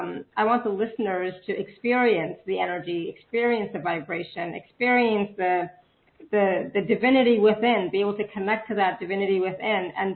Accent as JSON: {"language": "English", "country": "Canada", "said": "She's Canadian and I'm Canadian"}